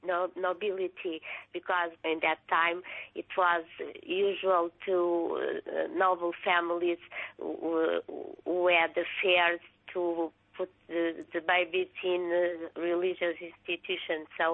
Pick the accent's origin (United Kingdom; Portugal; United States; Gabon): Portugal; Lisbon; I'm from Portugal. It's a small town in the outskirts of Lisbon.